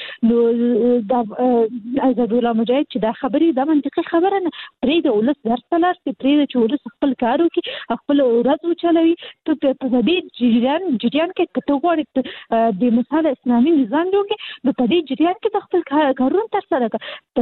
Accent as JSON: {"language": "Pashto", "region": "Kabul", "country": "Afghanistan", "said": "زه اصلي د کابل یم"}